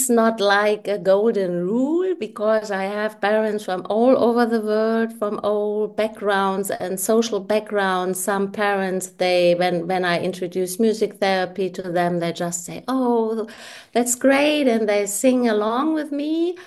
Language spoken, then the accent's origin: English; Germany; now in Zurich, Switzerland; I'm located in Zurich in Switzerland. I'm originally from Germany.